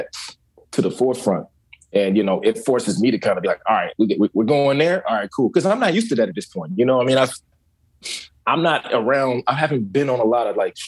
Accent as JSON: {"language": "English", "region": "Virginia", "country": "United States", "said": "Whereas I'm from the South, you know, I'm from Virginia, so like it's a little slower."}